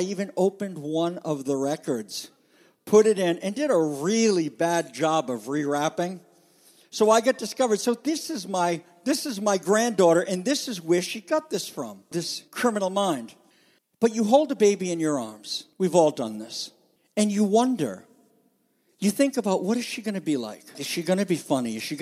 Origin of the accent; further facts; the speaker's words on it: United States; because I'm an American.